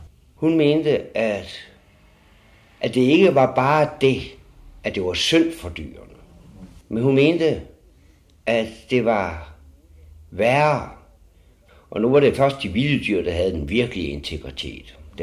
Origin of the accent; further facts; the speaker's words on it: Aarhus, Central Denmark Region, Denmark; Jeg var aarhusianer.